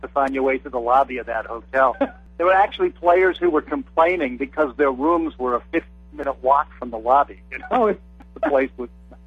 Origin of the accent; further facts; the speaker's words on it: Pittsburgh, Pennsylvania, United States; moved away; Well, I grew up in Pittsburgh, and so that should be who I'm rooting for.